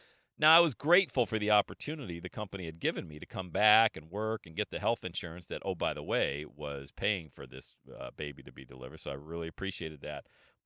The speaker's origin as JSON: {"language": "English", "town": "Buffalo", "region": "New York", "country": "United States", "tie": "born or raised there", "said": "Been growing up in the Buffalo, New York area, trust me."}